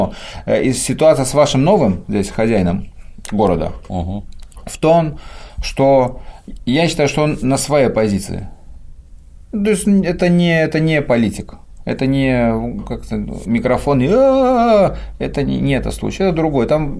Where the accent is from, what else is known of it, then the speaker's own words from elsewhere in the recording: Moscow, Russia; Это я говорю как москвич